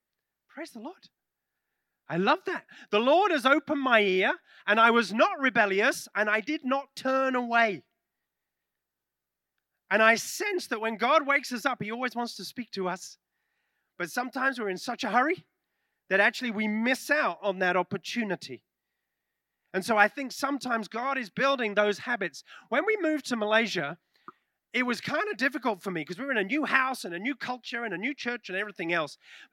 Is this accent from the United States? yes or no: no; England, United Kingdom; I'm from England.